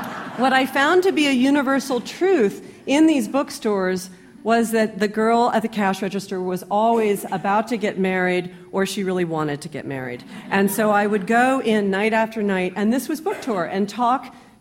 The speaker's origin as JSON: {"language": "English", "town": "Nashville", "region": "Tennessee", "country": "United States", "tie": "born or raised there", "said": "When I was growing up in Nashville, I went to St. Bernard's from first grade through 12th grade back in the days when you could do that."}